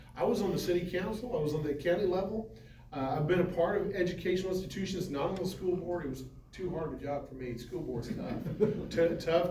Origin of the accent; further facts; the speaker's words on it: White House, Texas, United States; I'm an East Texan at heart. I grew up in East Texas. I grew up in a little bitty mobile home till the age of 10, and then moved into the large city of White House, Texas.